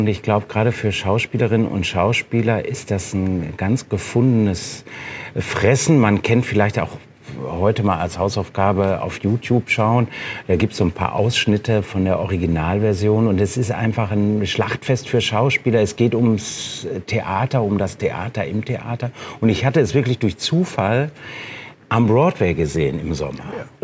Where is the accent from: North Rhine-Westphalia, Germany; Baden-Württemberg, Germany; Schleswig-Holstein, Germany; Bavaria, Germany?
North Rhine-Westphalia, Germany; naja, sieht ein bisschen aus wie meine Heimat, so Gelsenkirchen oder Bochum